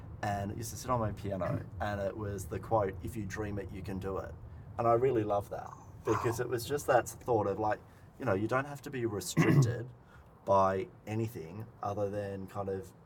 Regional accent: Minamara, New South Wales, Australia; I grew up in Minamara. I went to Minamara Primary School and Kiama High, so that's where, you know, we grew up.

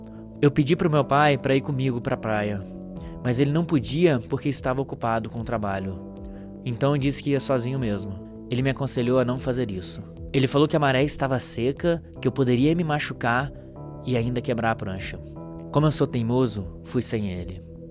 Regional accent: Guarapari, Espírito Santo, Brazil; Eu nasci e cresci em Guarapari, uma cidade no litoral do Espírito Santo.

